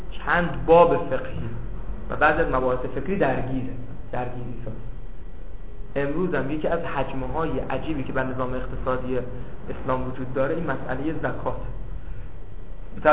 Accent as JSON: {"language": "Persian", "town": "Ahvaz", "region": "Khuzestan", "country": "Iran", "said": "من یکی از مهمترین چیزهایی که براش از اهواز اومدم فقه بود"}